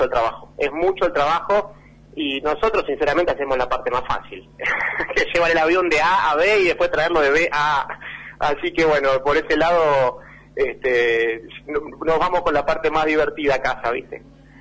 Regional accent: Santa Rosa de Calamuchita, Córdoba, Argentina; uno es de donde se cría y no de donde nace. Y con mi hermano Eduardo nos criamos prácticamente en Santa Rosa de Calamuchita durante toda la infancia.

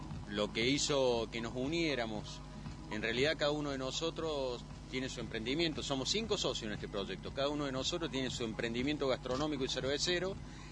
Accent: Córdoba, Argentina; now in La Rioja, Argentina; yo soy cordobés, hace varios años que estoy en La Rioja.

